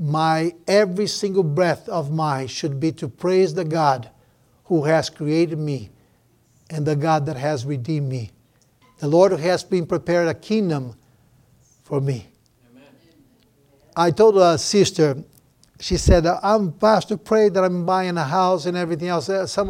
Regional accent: Brazil; Where I came from Brazil, we had a custom, and I hope that all of you should have this custom.

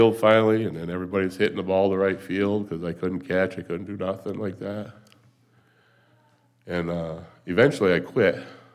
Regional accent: Flat Rock, Michigan, United States; also born or lived in Trenton; I was born down in Detroit, Michigan, near Detroit, Trenton, Michigan. We lived in Flat Rock, Michigan, and our neighbors, they were farmers.

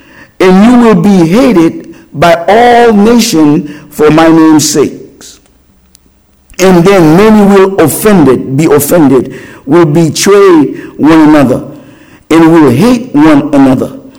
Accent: Haiti; I'm from Haiti.

